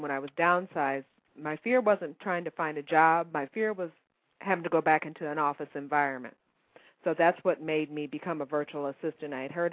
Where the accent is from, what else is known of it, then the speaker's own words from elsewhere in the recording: Oberlin, Ohio, United States; moved away; I'm from Oberlin, Ohio.